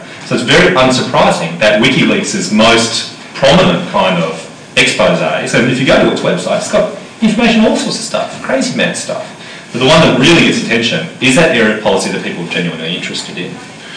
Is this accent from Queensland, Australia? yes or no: yes; Queensland, Australia; I mean, like I'm from Queensland, you know, with straight shooters.